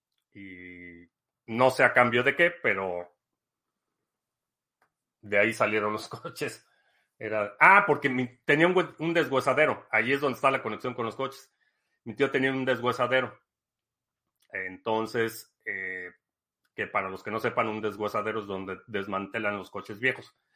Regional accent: Mexico; Para quienes crecimos en México, en 1982, eso era impensable

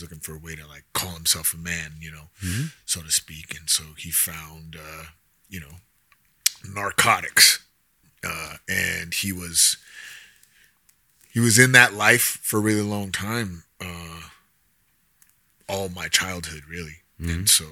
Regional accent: California, United States; now in Denver, United States; No, I was born and raised in California.

